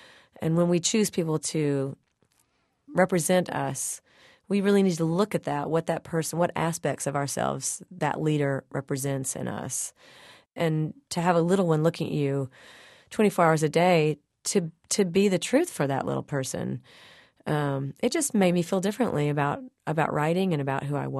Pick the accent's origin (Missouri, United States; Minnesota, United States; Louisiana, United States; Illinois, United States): Missouri, United States; following people like Rush Limbaugh, who's from my home state